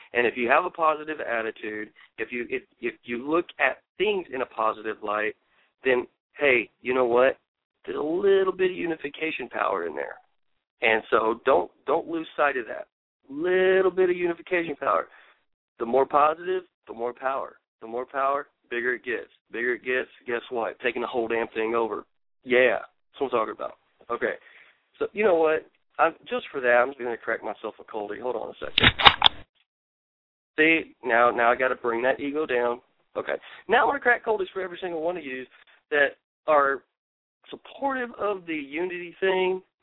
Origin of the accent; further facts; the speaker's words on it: Texas, United States; You know, heck, we're from Texas. I mean, Southern hospitality is massively huge with us.